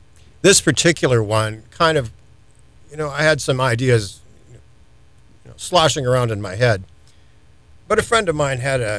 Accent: Wisconsin, United States; Yeah, I grew up in Wisconsin. And as a kid, my grandfather had a dairy farm.

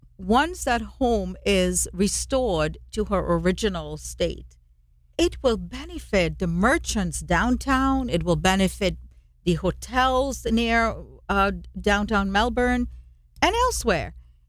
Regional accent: Trinidad & Tobago; I don't know, I'm from Trinidad. I never know how to say the word.

